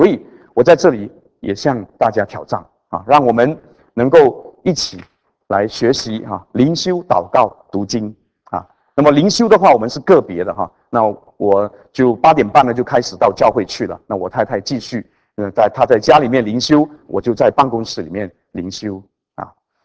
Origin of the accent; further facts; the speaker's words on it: China; 我们中国人说家家有本难念的经